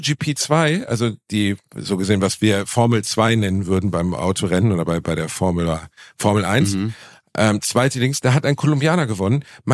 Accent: Germany

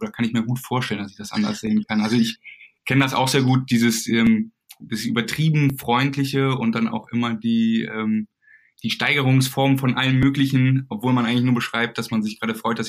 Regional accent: Germany; wenn die fragen, wo kommst du her, und du sagst Deutschland, erzählen die dir immer irgendwas über Deutschland

